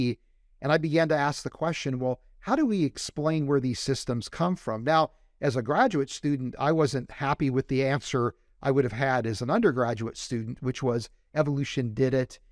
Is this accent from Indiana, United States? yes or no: no; West Virginia, United States; You know, I grew up in West Virginia, and at that time, was not a mosque that we could have any kind of access to.